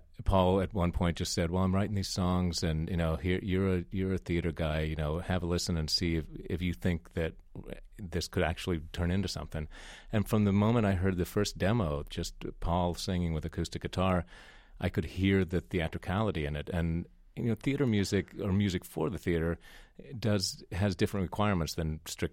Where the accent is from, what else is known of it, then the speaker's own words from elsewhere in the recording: West Virginia, United States; I grew up in West Virginia, so, you know, a Southern boy, but hadn't really connected with my Southern roots particularly.